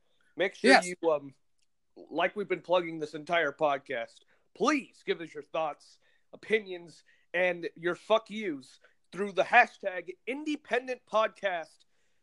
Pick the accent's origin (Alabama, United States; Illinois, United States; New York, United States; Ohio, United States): Illinois, United States; Chicago; Fleet Lance Underground in my hometown of Chicago.